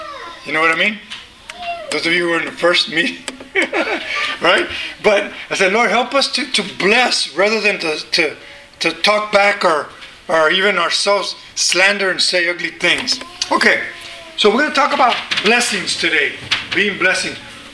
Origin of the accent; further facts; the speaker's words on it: the South, United States; I come from the South. It's no big deal.